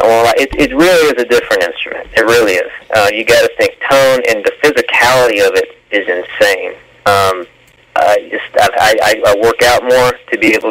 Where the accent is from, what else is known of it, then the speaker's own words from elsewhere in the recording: Dallas, Texas, United States; No, I'm from the Dallas area. I've always been here. I hardly ever leave, unfortunately. No, born and raised, lived all around.